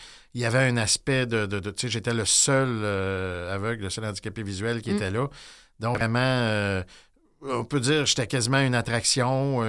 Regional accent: Lévis, Quebec, Canada; Moi, je suis né à Québec, mais assez jeune, à 4 ans, on est déménagé sur la rive sud, donc secteur Saint-Nicolas, le Lévis, secteur Saint-Nicolas maintenant.

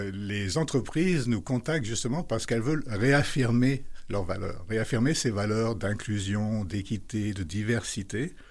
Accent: France; now in Quebec, Canada; ça fait depuis que je suis arrivé au Québec, de France

